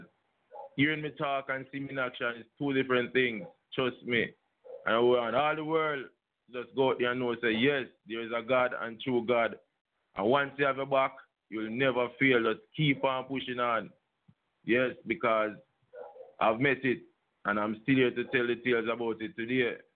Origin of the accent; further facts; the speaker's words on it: Islington, Saint Mary Parish, Jamaica; born there; also born or lived in St. Thomas; No, I wasn't born in St. Thomas. I was born in Islington, St. Mary, but I came to St. Thomas from 1984.